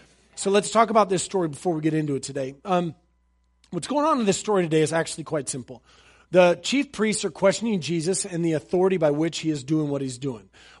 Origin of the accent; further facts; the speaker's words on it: United States; Now listen, as an American, I will tell you that there's a Bill of Rights, and you get rights, and you're able to do these things.